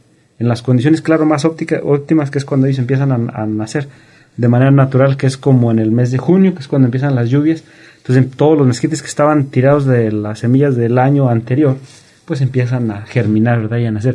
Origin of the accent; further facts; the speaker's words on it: Sauz Tostado, Mexico; Yo soy del rancho del Sauz Tostado.